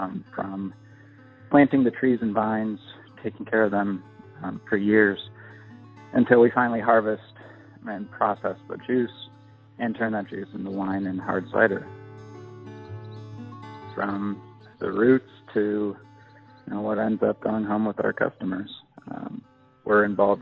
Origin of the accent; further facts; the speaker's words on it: Ohio, United States; I'm from Wayne County.